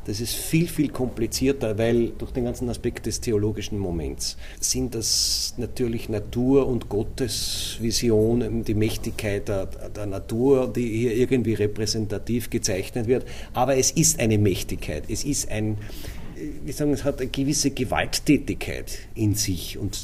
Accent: Linz, Upper Austria, Austria; Das war natürlich für mich als Linzer auch ein Incentiv

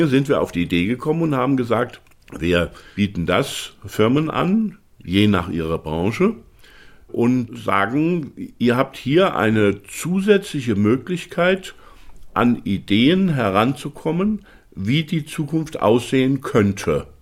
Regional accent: Wetzlar, Hesse, Germany; in meiner Heimatstadt in Wetzlar, das liegt relativ zentral in Deutschland

